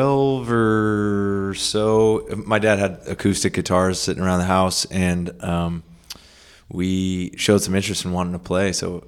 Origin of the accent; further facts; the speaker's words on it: Petaluma, California, United States; Yeah, Petaluma. Born and raised in Petaluma, so pretty close by.